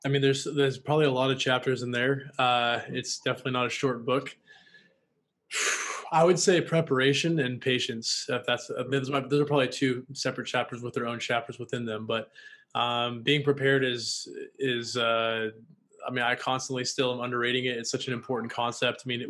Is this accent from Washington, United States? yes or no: yes; Washington, United States; also born or lived in Los Angeles; now in Austin, United States; I'm from Washington State. Lived in LA for several years. Now I'm living in Austin